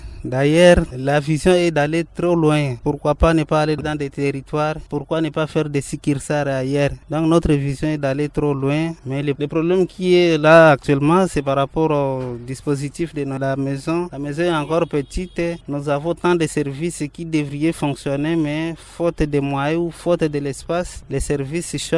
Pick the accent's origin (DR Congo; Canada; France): DR Congo; Maniema; Et surtout ici chez nous, au Maniema, nous n'avons pas de route.